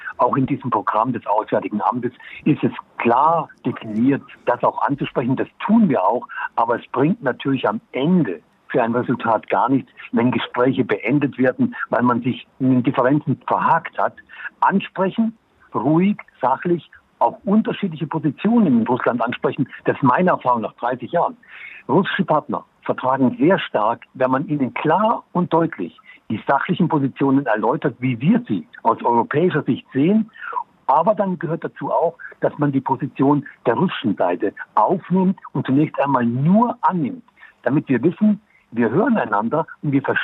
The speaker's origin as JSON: {"language": "German", "region": "East Germany", "country": "Germany", "said": "halte ich als Ostdeutscher gar nicht."}